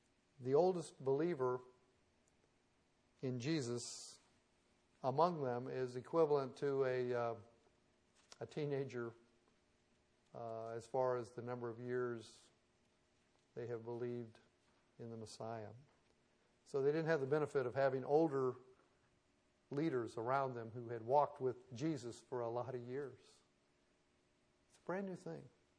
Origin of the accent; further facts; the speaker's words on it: Kansas City, Missouri, United States; now in Memphis, United States; Now, I get that. I'm from Kansas City.